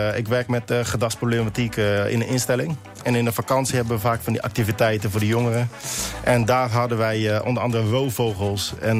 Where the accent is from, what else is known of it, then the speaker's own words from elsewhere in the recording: Curaçao; ik ben meer opgegroeid, hè. Opgegroeid in Curaçao.